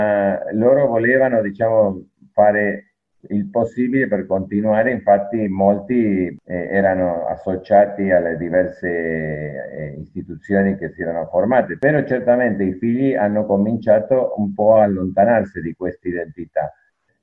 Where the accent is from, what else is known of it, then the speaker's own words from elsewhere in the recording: Argentina; io veramente dico che sono argentino, di origine italiana, ma mi sento come un argentino.